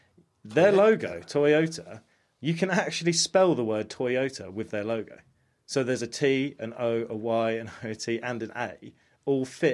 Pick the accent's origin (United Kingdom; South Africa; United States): United States; growing up in America, we used to eat Tostitos all the time.